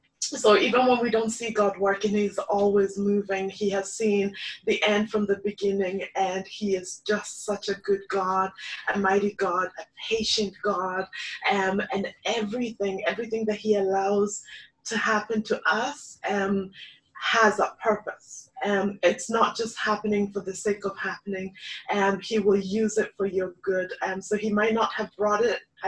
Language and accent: English; Kenya; also born or lived in Dublin / Northern Ireland; now in United States; I am from Kenya originally, spent most of my life in Dublin, moved to Northern Ireland when I got married to a Northern Irish man, and then moved to America.